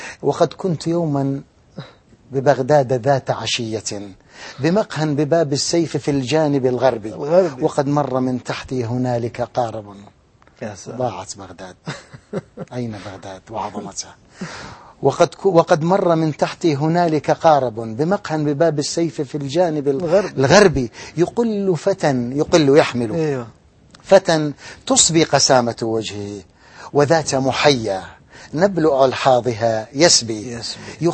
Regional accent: Deir ez-Zor, Deir ez-Zor Governorate, Syria; وقد صاحبته من بلدي دير الزور إلى دمشق مرة في الأتوبيس معه

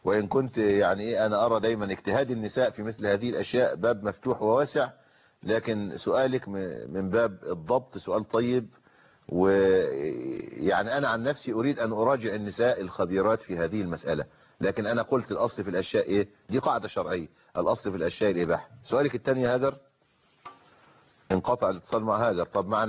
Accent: Egypt; احنا عندنا في مصر هو اذان واحد، هو اذان الفجر

